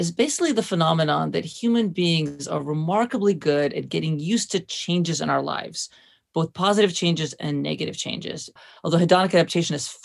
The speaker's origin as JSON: {"language": "English", "country": "Russia", "tie": "born or raised there", "said": "I remember actually I grew up in Russia where we had to wash our clothes by hand."}